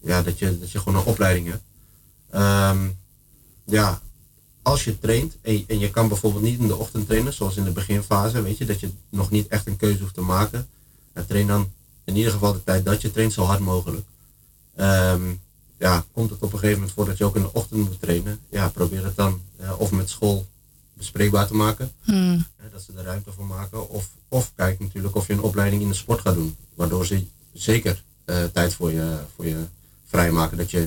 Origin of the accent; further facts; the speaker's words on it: Leerdam, Utrecht, Netherlands; ging ik een keertje mee bij een training in Leerdam. Waar ik vandaan kom.